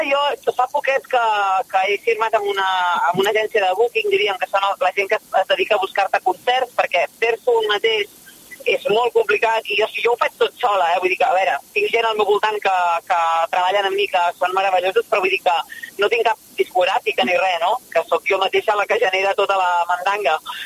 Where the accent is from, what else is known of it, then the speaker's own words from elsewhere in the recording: Sabadell, Catalonia, Spain; moved away as an adult; m'ha vist en totes les meves edats, vull dir, fins als 20 i tants que vaig marxar de Sabadell, és la meva segona casa.